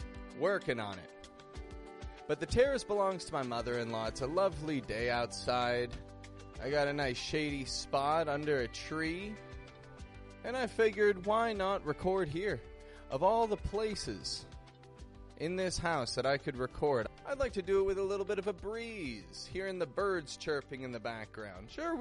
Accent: Toronto, Ontario, Canada; now in Mexico; I'm from Toronto, I live in Mexico, and today I'm recording this podcast episode from out on my terrace.

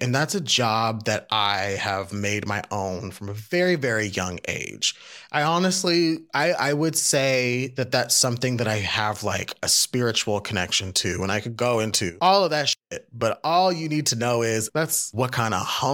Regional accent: Phoenix, Arizona, United States; now in Chicago, United States; Started off in my hometown of Phoenix. Shout out to Phoenix. Then syndicated to Los Angeles. And then got to move to where I now reside, the city of Chicago.

